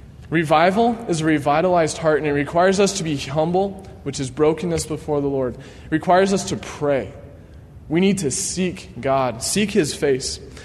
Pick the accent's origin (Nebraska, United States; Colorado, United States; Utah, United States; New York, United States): Colorado, United States; Back home where I grew up in Colorado, we live in a valley. And on three sides, there's mountains.